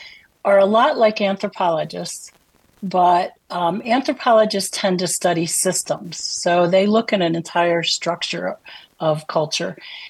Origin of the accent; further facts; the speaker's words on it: Wilmington, Delaware, United States; also born or lived in Michigan; Well, I was born in Michigan, so I am a Midwesterner by birth, but I grew up in Wilmington, Delaware.